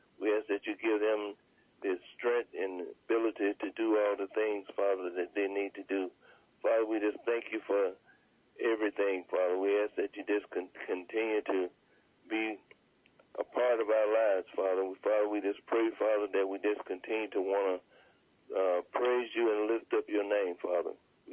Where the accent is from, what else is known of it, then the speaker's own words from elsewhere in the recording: Highland, California, United States; I'm from Highland, California.